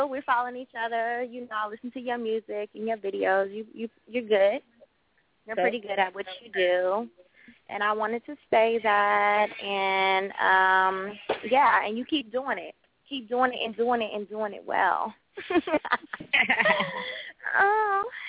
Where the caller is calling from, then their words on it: Oakland, California, United States; I am calling from California, Oaktown. Yes, Oakland is on the map.